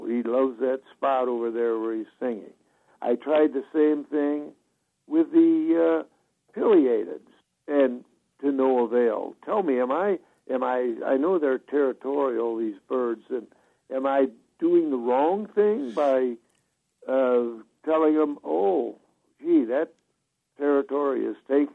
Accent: Wisconsin, United States; I grew up in Sheboygan County, up at the Straits.

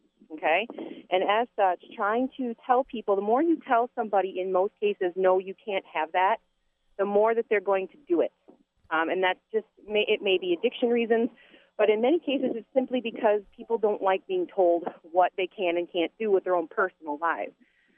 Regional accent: Wisconsin, United States; And I've gotten to travel a lot and live in different states other than Wisconsin, although Wisconsin is my home state

